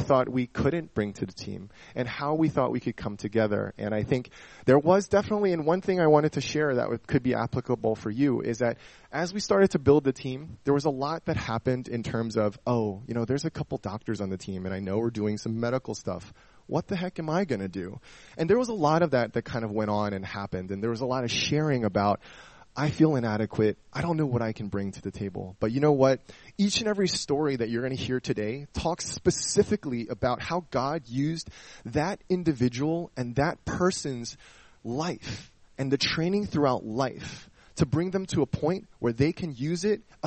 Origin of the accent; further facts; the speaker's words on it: Philadelphia, Pennsylvania, United States; I'm from Philadelphia, so I might use Johns a few times.